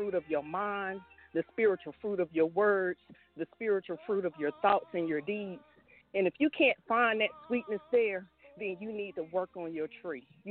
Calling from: Charlotte, North Carolina, United States; I'm calling in from Charlotte, Carolina.

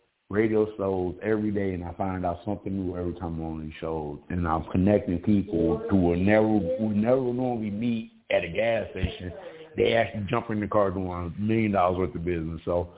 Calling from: Mesa, Arizona, United States; CEO. I'm calling from Sunny Mesa, Arizona.

